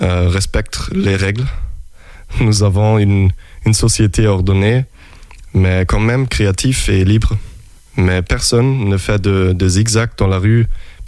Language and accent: French; Hamburg, Germany; now in Angers, France; Oui, je viens d'Hambourg, en Allemagne du Nord, et j'étudie les sciences politiques dans une petite ville en Basse-Saxe, à Osnabrück. Et quoi d'autre ? J'ai 26 ans, et maintenant je fais un stage à la Maison de l'Europe, ici à Angers.